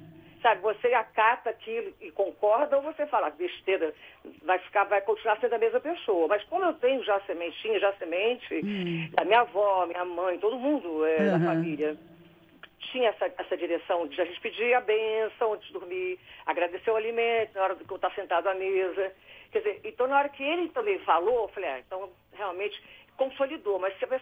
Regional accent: São Paulo, Brazil; Eu cresci ouvindo … aqui em São Paulo

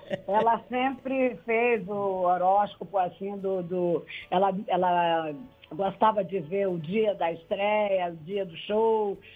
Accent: Itaboraí, Rio de Janeiro, Brazil; É Vila Nova de Tambi, é distrito de Itaboraí.

